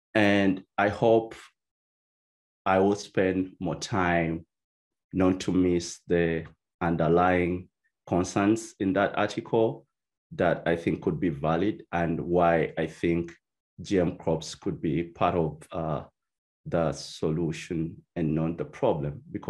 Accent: Uganda; You know very well that I'm from Uganda.

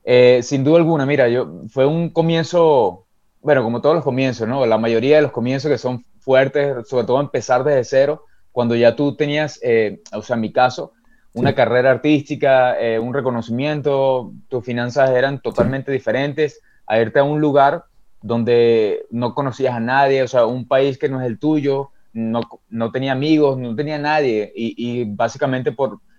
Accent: Venezuela; now in Guatemala; O sea, yo desde que yo salí de Venezuela, para nada.

